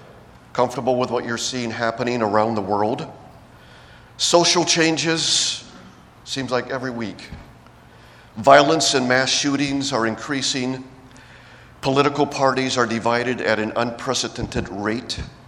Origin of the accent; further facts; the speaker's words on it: Towanda, Pennsylvania, United States; also born or lived in Peru; I was born and raised here in Towanda. The church sent us out to be missionaries, workers in Peru. We just completed 37 years in Peru.